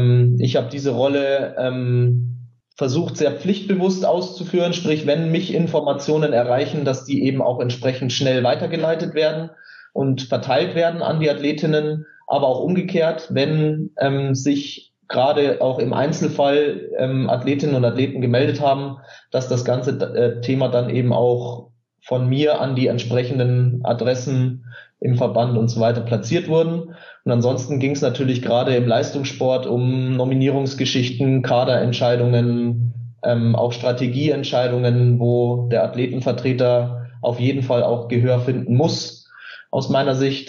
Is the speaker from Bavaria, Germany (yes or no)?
yes; Bavaria, Germany; Habe in einem kleinen Verein in der Oberpfalz in Bayern angefangen, Badminton zu spielen. Da komme ich auch her.